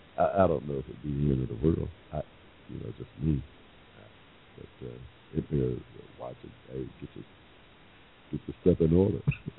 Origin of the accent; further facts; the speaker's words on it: Georgia, United States; I mean, in 1845, when I was born here in Georgia, I had no 14th Amendment rights, period, y'all.